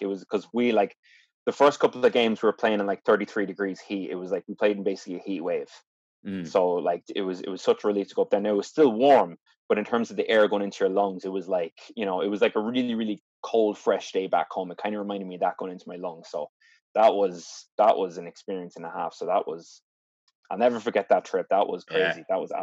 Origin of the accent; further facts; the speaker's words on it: Ireland; I'm playing American football, the only player from Ireland in Lapland